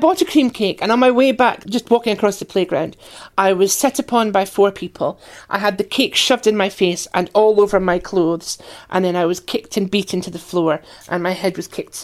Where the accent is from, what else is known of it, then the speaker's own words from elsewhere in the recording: Aberdeen, Scotland, United Kingdom; I was brought up in Aberdeen on the northeast coast. It had a history of fishing and paper making, and that was the industry.